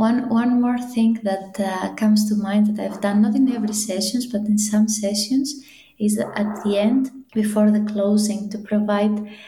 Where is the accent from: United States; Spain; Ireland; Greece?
Greece; English is a second language; now in Netherlands; I come from Greece originally, but I've never really worked in Greece in as a learning consultant. I live in the Netherlands